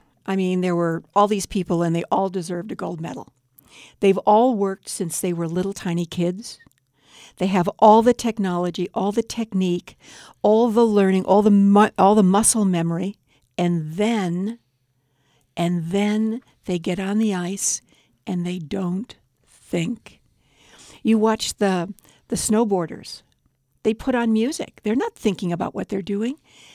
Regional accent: Hollywood, California, United States; also born or lived in Chicago; I was born in Chicago, raised in California, raised in Hollyweird, and loved it.

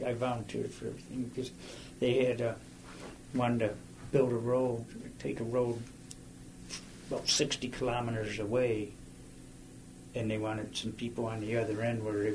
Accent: New York, United States; But they did not realize I was from New York and our drinking age was 18 and I was a professional drinker then.

